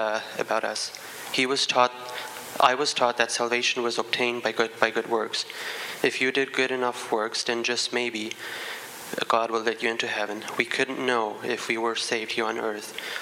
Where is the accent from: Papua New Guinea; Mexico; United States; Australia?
Mexico; I was born in Mexico into an old colony family, a family of 10.